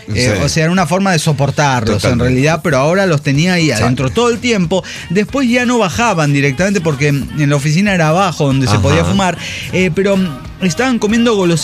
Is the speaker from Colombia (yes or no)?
yes; Colombia; en Colombia a las 4 de la mañana es el toque de queda.